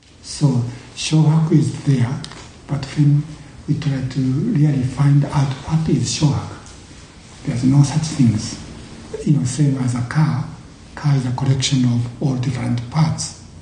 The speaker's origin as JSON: {"language": "English", "country": "Japan", "tie": "born or raised there", "first_language": "Japanese", "second_language": "English", "moved": "as an adult", "said": "I was born and educated in Japan, I use Japanese language to think. But because I studied some English at school in Japan, and also after I came to this country, I had to study English."}